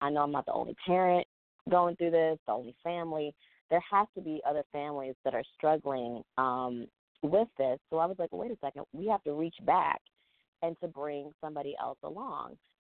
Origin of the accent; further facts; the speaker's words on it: Bowie, Maryland, United States; now in Washington, United States; So I was born in D.C. I grew up in PG County, so I grew up in Bowie, Maryland. Went to school for a little while up in Wisconsin. Came back home, moved back to D.C.